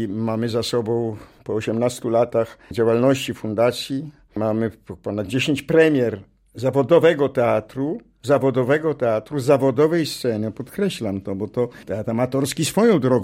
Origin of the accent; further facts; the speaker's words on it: Majdan Księżpolski, Lublin Voivodeship, Poland; born there; Ja się urodziłem w Majdanie Książ Polskim po drugiej stronie Biłgoraja.